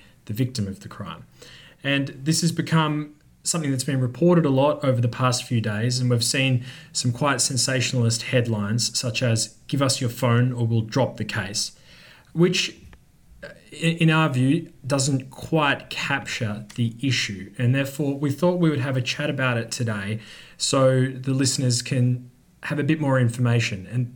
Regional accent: Australia; Now I'm showing the fact that I'm Australian here.

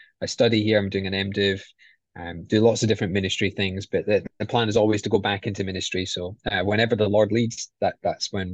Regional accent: Scotland, United Kingdom; most people know I'm from Scotland

